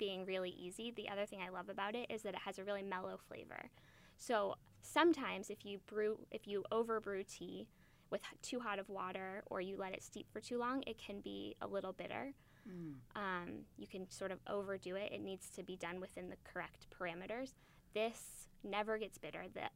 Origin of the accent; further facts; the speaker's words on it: Indianapolis, Indiana, United States; now in New York City, United States; So I started the brand in New York City, but I am from Indianapolis. So right now I'm sort of straddling both cities.